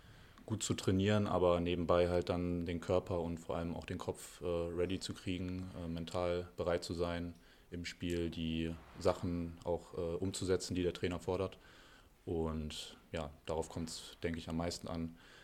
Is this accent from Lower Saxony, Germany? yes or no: yes; Göttingen, Lower Saxony, Germany; ich bin in Göttingen geboren, habe mein ganzes Leben bis jetzt hier verbracht.